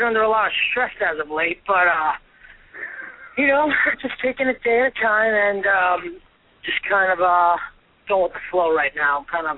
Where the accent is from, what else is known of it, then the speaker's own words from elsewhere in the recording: New York, United States; I mean, New York's my hometown.